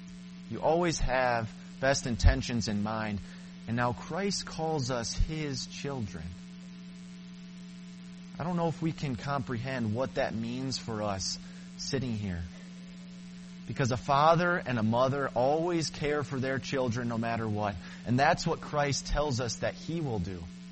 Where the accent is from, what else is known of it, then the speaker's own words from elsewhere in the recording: Michigan, United States; Growing up in Michigan, I quickly found one of my favorite hobbies, fishing.